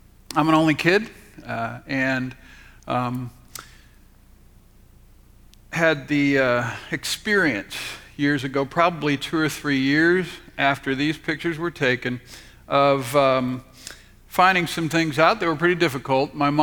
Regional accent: Mission Viejo, California, United States; also born or lived in San Diego; I was born in San Diego and grew up in Southern California in Southern Orange County, little dot on the map that in 1969 most people had never heard of called Mission Viejo.

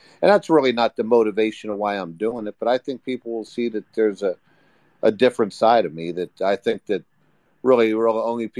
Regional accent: Youngstown, Ohio, United States; we grew up in Youngstown.

